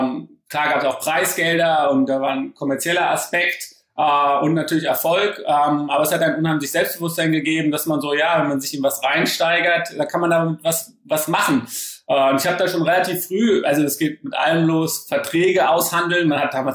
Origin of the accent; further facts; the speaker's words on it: Frankfurt, Hesse, Germany; also born or lived in Oldenburg; Ich bin geboren in Oldenburg. Und meine Familie kommt aus Berlin, also eher so aus dem Norden. Und bin aber dann in Frankfurt später groß geworden.